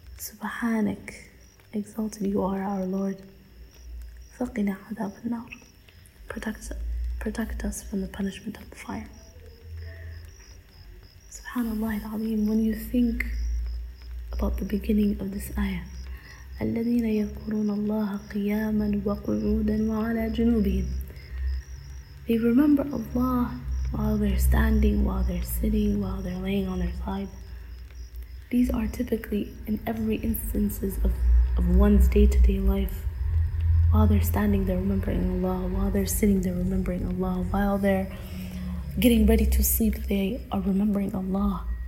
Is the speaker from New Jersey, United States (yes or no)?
no; Minnesota, United States; I'm a sister from the States, specifically Minnesota.